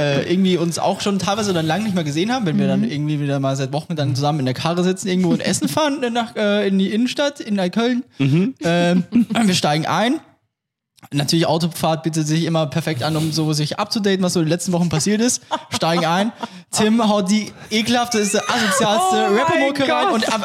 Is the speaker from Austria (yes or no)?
yes; Austria; ich bin Österreicher